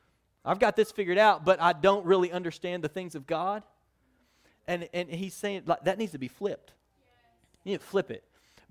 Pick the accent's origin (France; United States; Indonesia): United States; Oklahoma; so I'm originally from Oklahoma, so don't hold that against me, but I'm originally from Oklahoma, and so I grew up out as an OU fan.